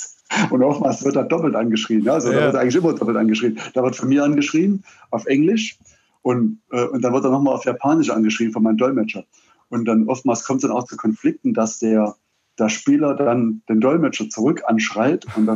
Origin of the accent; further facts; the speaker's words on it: East Germany, Germany; Ich bin ja im Osten groß geworden